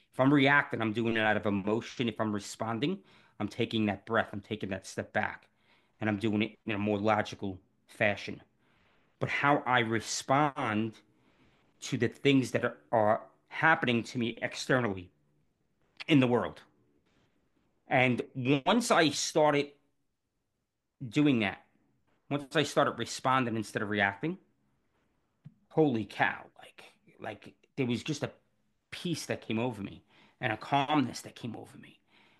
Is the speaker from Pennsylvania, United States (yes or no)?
no; New York City, New York, United States; born there; I was born in New York City.